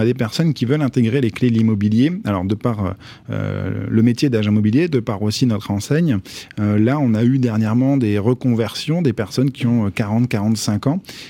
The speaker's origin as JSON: {"language": "French", "region": "Grand Est", "country": "France", "said": "Moi, je viens du fin fond de la Haute-Marne."}